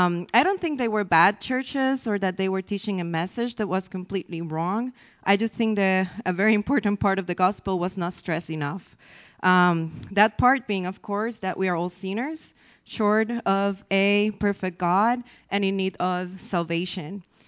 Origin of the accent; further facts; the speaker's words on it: Puerto Rico; I was born and raised in Puerto Rico.